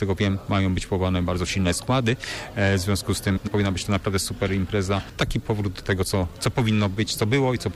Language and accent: Polish; Poznań, Greater Poland Voivodeship, Poland; No tak, no ja jestem z Poznania, urodzony